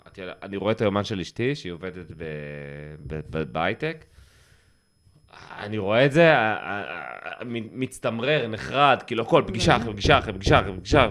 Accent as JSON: {"language": "Hebrew", "country": "Germany", "second_language": "Hebrew", "said": "אני באמת גרמני"}